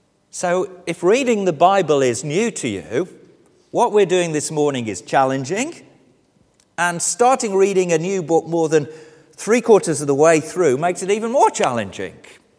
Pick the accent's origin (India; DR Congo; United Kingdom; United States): United Kingdom; England; moved away as an adult; now in Wales, United Kingdom; I did move from England to Wales. I was born in England. I lived the first 40 years of my life in England. Then I moved to Wales and I've been here ever since.